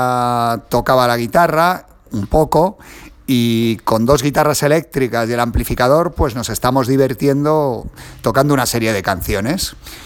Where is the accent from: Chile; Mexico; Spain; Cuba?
Spain; soy español y vivo en Madrid.